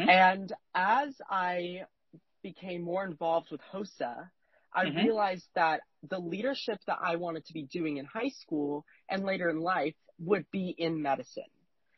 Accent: Denver, Colorado, United States; also born or lived in San Diego; I grew up in San Diego. I went to kindergarten through second grade here. And then I moved back to Denver, Colorado, and lived in some of the surrounding areas there.

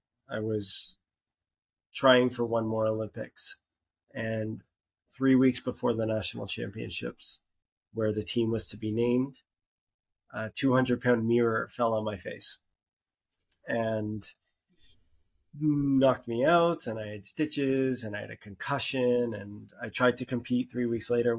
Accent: Toronto, Ontario, Canada; now in Costa Rica; I'm originally from Toronto, Canada. I live in Costa Rica with my wife, Mariana. I grew up, I was born and raised in Toronto.

